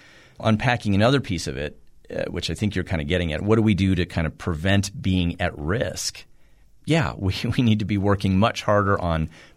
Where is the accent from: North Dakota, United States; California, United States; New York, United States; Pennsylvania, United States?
North Dakota, United States; I grew up in Western North Dakota. I grew up around ranchers and, out in the country.